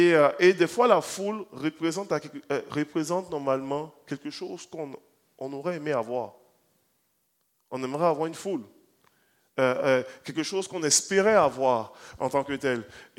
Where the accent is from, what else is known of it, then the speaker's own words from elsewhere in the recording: Côte d’Ivoire; Dans le pays d'où est-ce que moi je viens, en Côte d'Ivoire